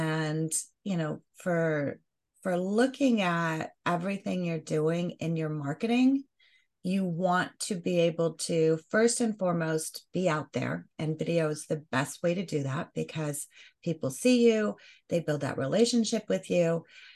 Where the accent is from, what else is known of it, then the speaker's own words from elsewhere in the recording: Colorado, United States; I'm a Broncos fan. I grew up in Colorado.